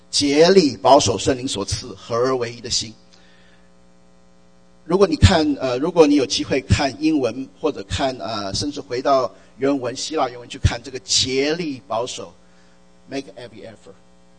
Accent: Taiwan; 我是从台湾来的，所以我学繁体字很习惯繁体字的爱。

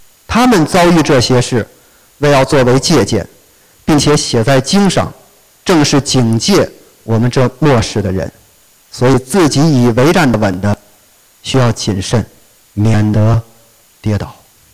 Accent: China; 你知道我们中国人有四大基本需要，叫衣食住行。

